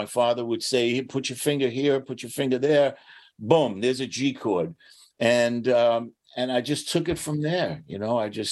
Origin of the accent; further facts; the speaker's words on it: Boston, Massachusetts, United States; I did. I grew up in East Boston. Right where Logan Airport is. When you land, you're in East Boston.